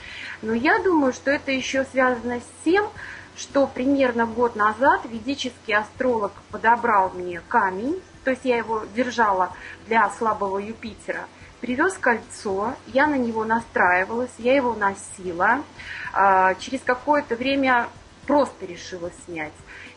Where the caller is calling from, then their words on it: Latvia; я из Латвии.